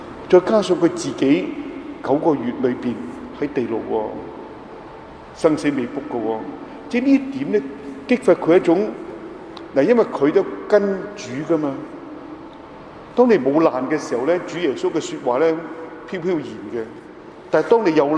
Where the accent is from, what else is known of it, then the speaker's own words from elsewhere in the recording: China; 我哋中國人咧好多時